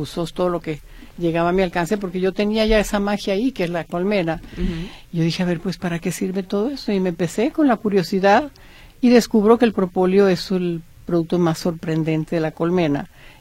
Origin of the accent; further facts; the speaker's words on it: Sonora, Mexico; now in Guadalajara, Mexico; soy sonorense, a mucho orgullo, tapatía por adopción, encantada de la vida también.